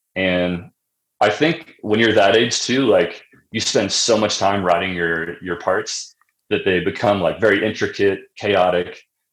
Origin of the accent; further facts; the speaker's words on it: Illinois, United States; So I grew up in Central Illinois.